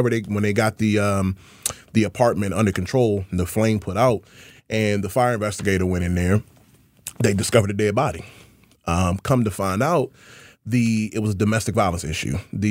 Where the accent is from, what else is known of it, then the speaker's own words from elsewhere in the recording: Washington, District of Columbia, United States; You know, I'm a Washingtonian. I was born and raised in Washington, D.C. Mm-hmm. I grew up on 1st and Seton Street off Rhode Island Avenue okay. on the northwest side.